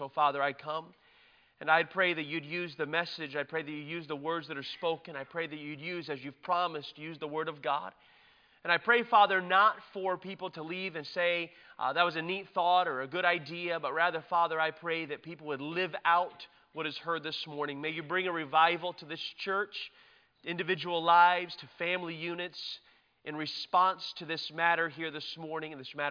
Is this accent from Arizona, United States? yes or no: yes; Tucson, Arizona, United States; now in Indiana, United States; I'm from Tucson, Arizona. I was raised in Arizona out west